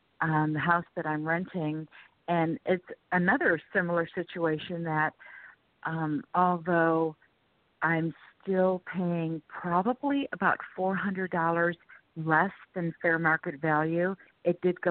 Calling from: Florida, United States; Mm-hmm. Florida.

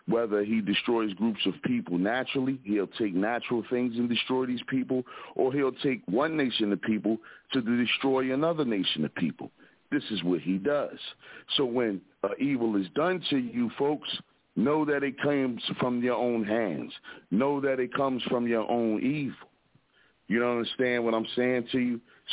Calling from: Philadelphia, Pennsylvania, United States; Everybody got to know that I'm calling from the Broad Street Bully side of Philadelphia

